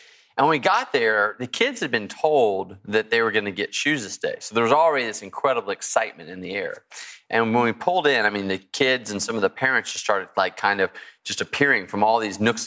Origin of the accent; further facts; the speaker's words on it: Texas, United States; I grew up in Texas, had ridden horses before.